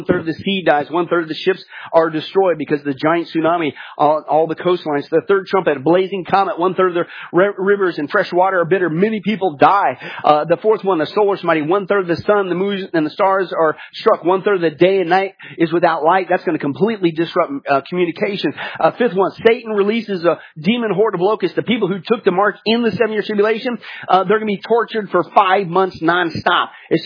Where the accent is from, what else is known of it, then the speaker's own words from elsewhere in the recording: Kansas, United States; also born or lived in Nebraska, United States; because I grew up in Kansas and Nebraska, Tornado Alley, dealt with tornadoes a lot